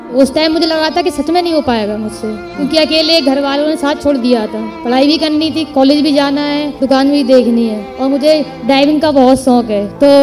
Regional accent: India; मैं ग्राम अम्मावाय से हूँ।

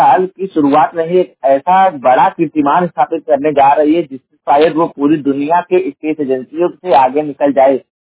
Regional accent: Uttar Pradesh, India; और मैं उत्तर प्रदेश के जौनपुर जिले का निवासी हूं

